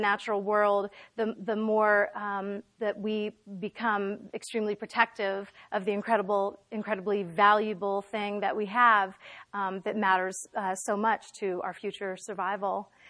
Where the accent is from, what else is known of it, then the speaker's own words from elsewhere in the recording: Austin, Texas, United States; I grew up in Austin, Texas. And when I grew up there, there was a lot of ambient nature